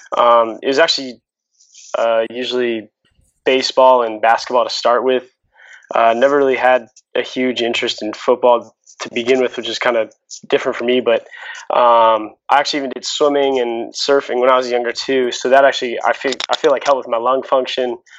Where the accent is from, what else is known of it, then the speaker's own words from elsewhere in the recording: Phoenix, Arizona, United States; I'm from Phoenix, Arizona